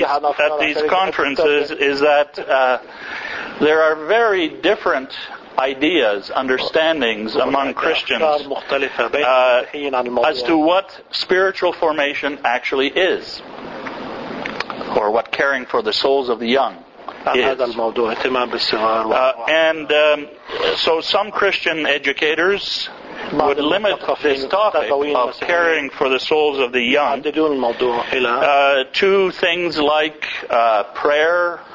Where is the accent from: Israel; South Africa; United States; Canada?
Israel; Nazareth, Northern District; I was taught by Catholic nuns and priests in my hometown, Nazareth. I am the only Christian in the group since I come from Nazareth.